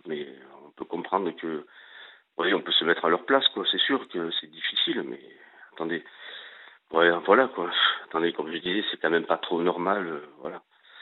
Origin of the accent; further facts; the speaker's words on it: Nouvelle-Aquitaine, France; depuis tout pitchoun, comme on dit chez nous au Pays Basque, tout pitchoun